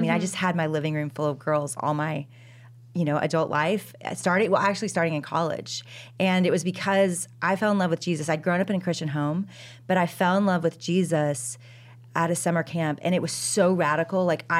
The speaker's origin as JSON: {"language": "English", "town": "Dallas", "region": "Texas", "country": "United States", "said": "So I am from Dallas, Texas."}